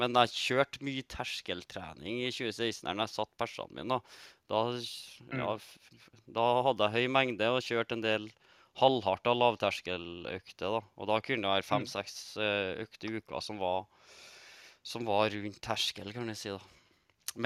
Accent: Agder, Norway; jeg drev jo med fotball når jeg vokste opp på Sørlandet.

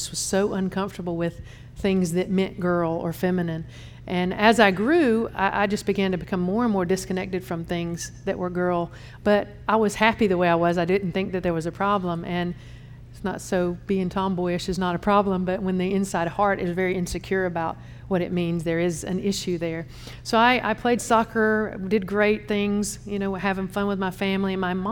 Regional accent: Conyers, Georgia, United States; And I was raised in Atlanta, Georgia, Conyers, Georgia, actually, and raised by a really good home.

